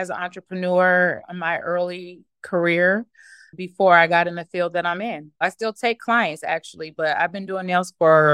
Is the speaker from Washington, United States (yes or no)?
yes; Seattle, Washington, United States; moved away; we're originally from Seattle. We moved here about 21 years ago.